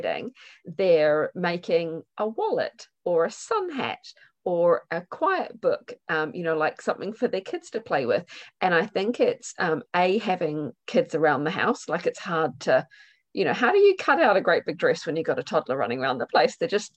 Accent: New Zealand; now in United Kingdom; I'm a New Zealander living in the UK, which is why I've got such a weird accent.

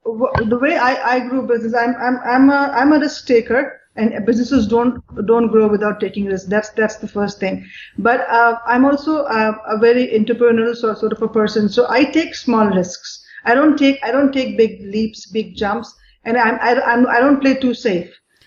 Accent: Pakistan; But I was the only from Pakistan. Not just female, I was the only person from Pakistan, actually.

